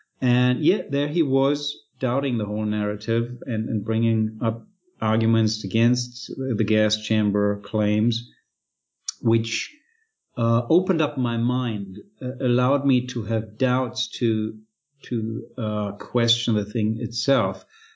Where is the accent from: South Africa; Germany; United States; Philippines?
Germany; English is a second language; I'm a native German, so I grew up in Germany. I got my school and university education in Germany.